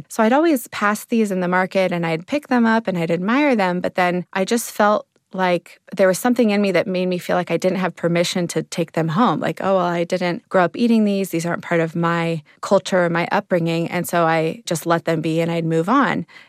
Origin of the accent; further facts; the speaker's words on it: California, United States; moved away as an adult; now in Berkeley, United States; I'm from Sonoma County, which is about an hour north of Berkeley. And I moved here in 2002 to attend college at UC Berkeley.